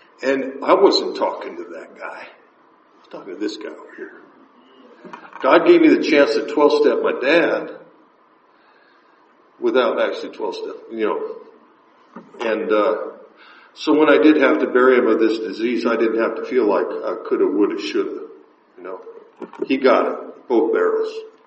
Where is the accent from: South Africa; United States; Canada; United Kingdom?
United States; Seattle, Washington; I grew up, I was born in Seattle, to an alcoholic father, functional alcoholic dad.